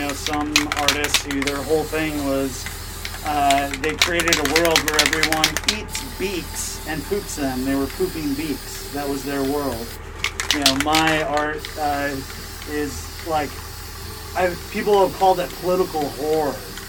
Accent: North Dakota, United States; because I'm from North Dakota, a small town in North Dakota. I grew up. I was an artist there.

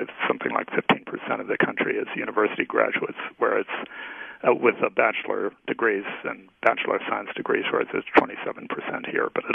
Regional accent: United States; I'm an American. I'm much more individualistic and inflexible, I hope

